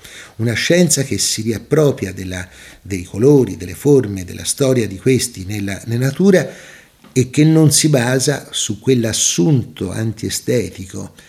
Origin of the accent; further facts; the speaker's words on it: Tuscany, Italy; accent: Sienese; ma certamente non parlerà con mio accento senese